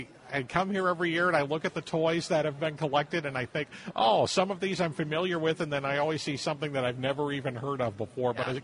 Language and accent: English; Kewanee, Illinois, United States; I'm from in Kewaunee.